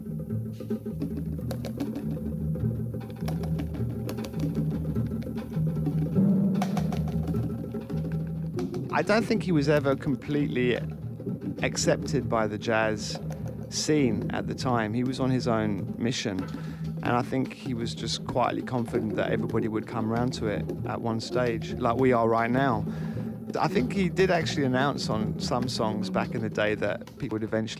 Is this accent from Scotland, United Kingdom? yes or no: no; London, United Kingdom; I remember when I was growing up in South London